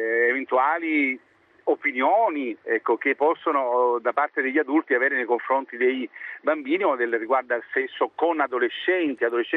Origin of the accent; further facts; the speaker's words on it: Sicily, Italy; Io ad esempio da siciliano mi sono arrabbiato